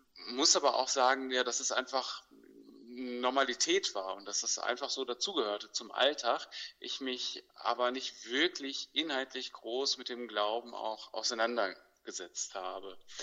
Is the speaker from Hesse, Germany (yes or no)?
no; Oberntudorf, North Rhine-Westphalia, Germany; also born or lived in Paderborn; ich komme ganz aus der Nähe, und zwar aus Oberntudorf. Geboren bin ich aber direkt in Paderborn im Brüderkrankenhaus und bin in Paderborn auch zur Schule gegangen. Ich war auf dem Reißmann-Gymnasium.